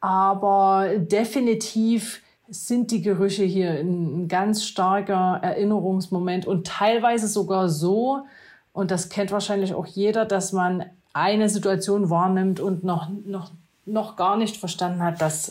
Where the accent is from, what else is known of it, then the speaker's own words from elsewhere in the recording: Saxony, Germany; liegt sicherlich auch an meiner Abstammung. Ich komme auch aus Sachsen, ganz bei Ihnen in der Nähe.